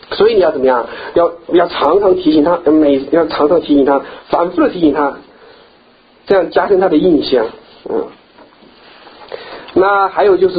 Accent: Hubei, China; moved away as an adult; 因为我是去厦门，我人在我是在湖北长大的，那我去厦门很远啊，坐火车要2天2夜

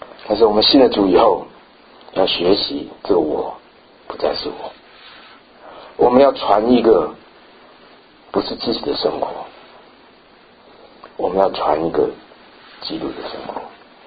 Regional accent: China; 我常常我是中国人啊，我不知道你到了美国剪头发是找谁剪

